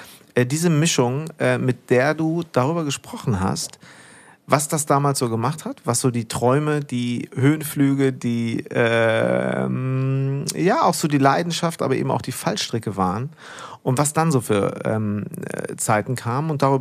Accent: Münster, North Rhine-Westphalia, Germany; ich bin groß geworden in Hiltrup, Münster-Hiltrup.

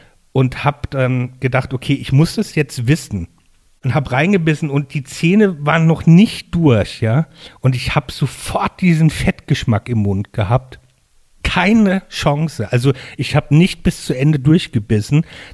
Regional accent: Mainz, Rhineland-Palatinate, Germany; ich komme ja aus Mainz

